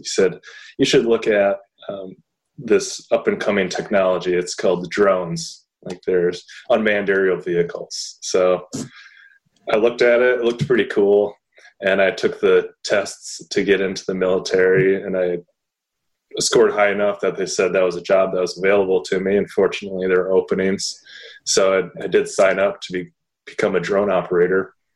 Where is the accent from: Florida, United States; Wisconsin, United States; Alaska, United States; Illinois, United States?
Wisconsin, United States; Beaver Dam; And nothing remarkable about me growing up in Beaver Dam. Just went to UCPS and then Beaver Dam High School.